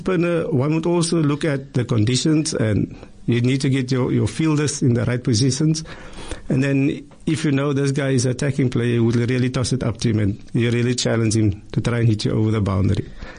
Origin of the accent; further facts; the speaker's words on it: Claremont, Western Cape, South Africa; born there; I was born in Claremont, in Frederick, Claremont. … they were from Claremont. So my first year, we stayed in Claremont.